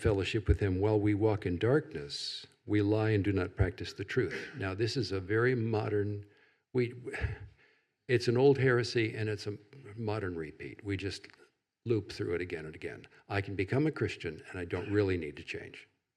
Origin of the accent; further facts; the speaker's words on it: the South, United States; kind of rubs off on you just growing up in the South.